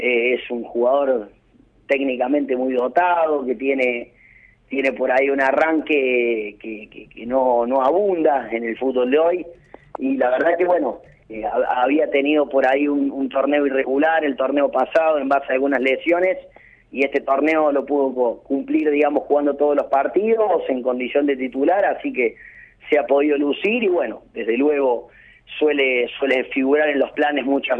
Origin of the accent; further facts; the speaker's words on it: Córdoba, Argentina; Acá en el interior, yo soy de Córdoba